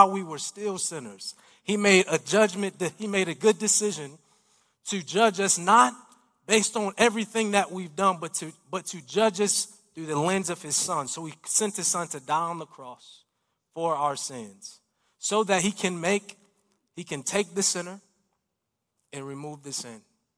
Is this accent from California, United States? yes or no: no; Chicago, Illinois, United States; I grew up in Chicago, born and raised, fun fact.